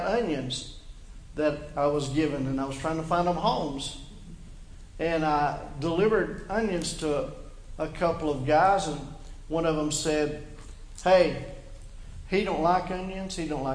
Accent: United States; I am an American. Period.

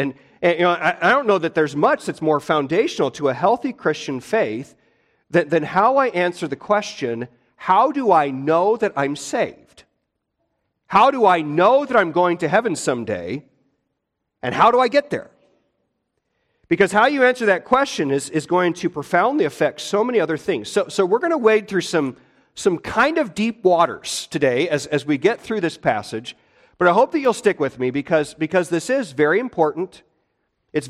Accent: Midwest, United States; And growing up in the Midwest, we would get some pretty powerful thunderstorms at times.

